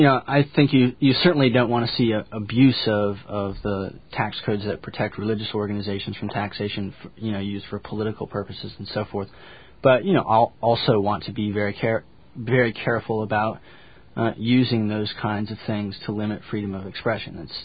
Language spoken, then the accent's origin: English; Utah, United States; Actually, I grew up in Utah. I was born in Utah